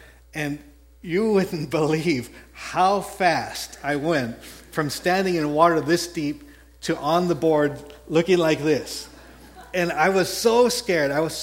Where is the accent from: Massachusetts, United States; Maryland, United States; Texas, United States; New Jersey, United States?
Texas, United States; accent: Texas; sorry, my Texas accent, off of Galveston regularly